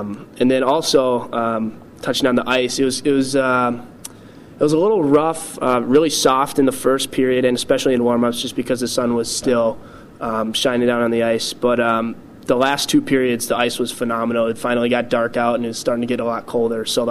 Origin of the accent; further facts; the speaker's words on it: Minnesota, United States; growing up in Minnesota, it's easy to, you know, kind of get distracted by the whole, like, oh, my gosh, I'm playing the Gophers